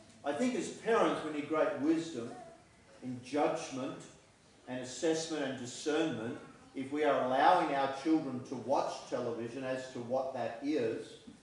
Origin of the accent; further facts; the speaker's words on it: Australia; I don't think we're very good at doing that as Australian Christians.